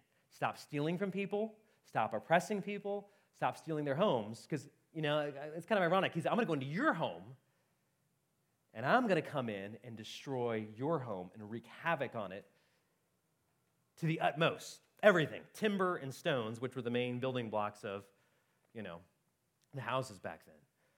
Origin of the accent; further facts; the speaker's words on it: Ohio, United States; I just read about my home state of Ohio.